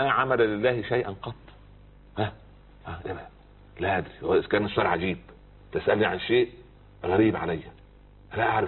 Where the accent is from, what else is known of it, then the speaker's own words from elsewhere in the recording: Upper Egypt, Egypt; يقول عندنا في الصعيد على القدر بورما